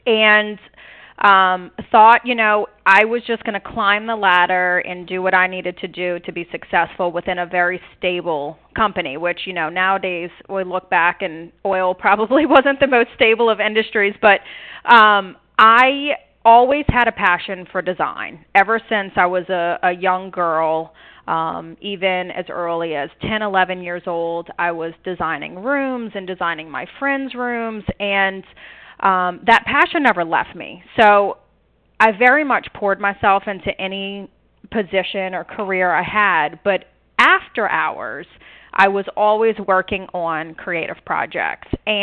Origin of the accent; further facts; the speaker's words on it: New Orleans, Louisiana, United States; I grew up in New Orleans, and my parents were actually hairdressers and owned their own salon in the French Quarter.